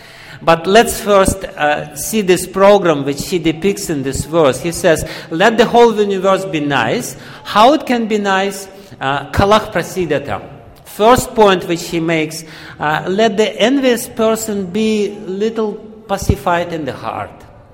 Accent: Russia; English is a second language; I'm coming from Russia and I know how ridiculous this idea is.

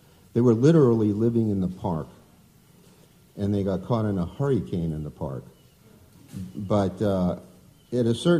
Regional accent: Gainesville, Florida, United States; I say, oh, we're from Gainesville. And they go, whatville? Where? They never heard of it. They had no idea. I said Hogtown and some of the other names that Gainesville was formerly known by.

